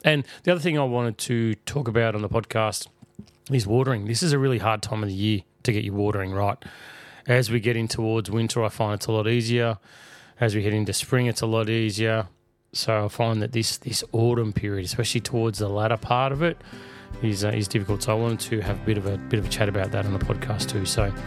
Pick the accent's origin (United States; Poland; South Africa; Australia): Australia; Melbourne, Victoria; In the Southern Hemisphere, where I'm from, in Melbourne, Australia